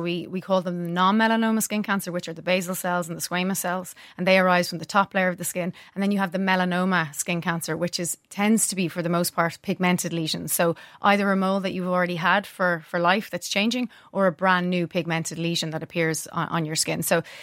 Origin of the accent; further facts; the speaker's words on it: Ireland; Yeah, I mean, we as an Irish population, we're very fair skinned.